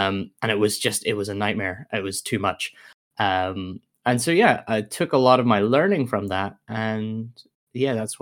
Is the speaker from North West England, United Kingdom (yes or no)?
no; Belfast, Northern Ireland, United Kingdom; So I'm from Northern Ireland. I grew up in Belfast.